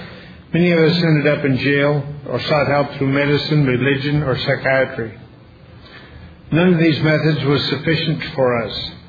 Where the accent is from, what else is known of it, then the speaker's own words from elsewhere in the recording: Billings, Montana, United States; I'm an addict. I'm from Billings, Montana, and so is Andrea.